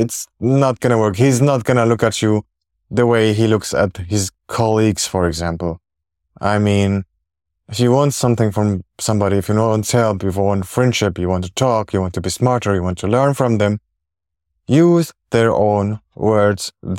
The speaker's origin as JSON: {"language": "English", "country": "Syria", "second_language": "English", "said": "I have a responsibility that I come from Syria."}